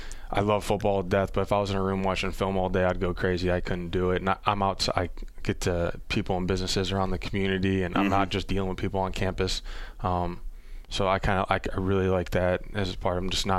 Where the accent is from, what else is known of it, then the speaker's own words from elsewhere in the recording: Olmsted Falls, Ohio, United States; I'm from Olmsted Falls, and there's a Target in the neighboring town